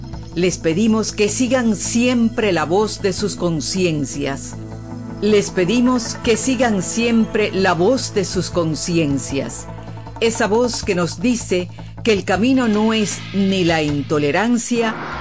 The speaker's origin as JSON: {"language": "Spanish", "country": "Cuba", "said": "Todos somos cubanos, todos hermanos."}